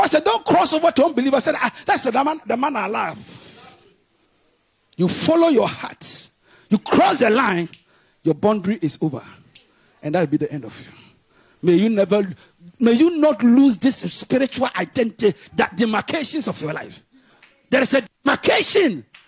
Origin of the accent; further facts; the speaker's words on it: Ghana; I'm a Ghanaian. Preaching to you, a Ghanaian, it's easier for you to receive.